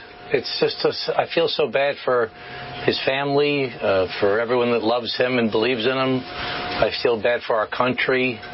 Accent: New York, United States; I'm from New York. He's from Kansas.

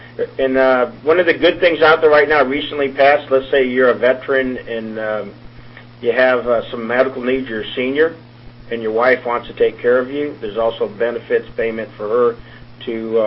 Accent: California, United States; born and raised in California, graduate of Chico State there north, so know the area well, and served all over the world, enjoyed it.

